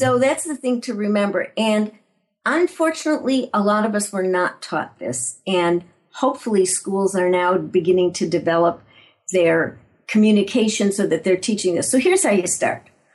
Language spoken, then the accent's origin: English; Chicago, Illinois, United States; By the way, I'm originally from Chicago.